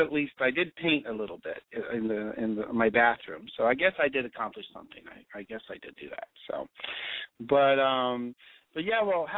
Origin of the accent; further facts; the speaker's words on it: Ohio, United States; now in San Francisco, United States; I'm originally from Ohio, but I live in San Francisco for the last 20 years.